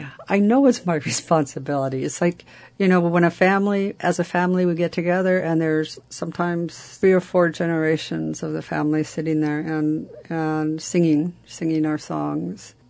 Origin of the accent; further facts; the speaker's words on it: Sitka, Alaska, United States; from the Point House here in Sitka and grandchild of the Kagwantan Wolf Clan.